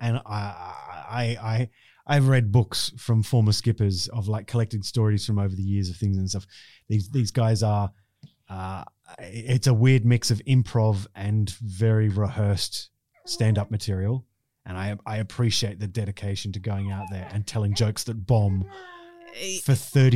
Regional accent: Australia; Being an Aussie, as soon as I pipe up, I'm a target.

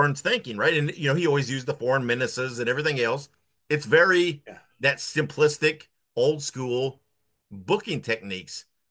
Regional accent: Indiana, United States; I'm originally from Indiana. I'm a Dick the Bruiser fan.

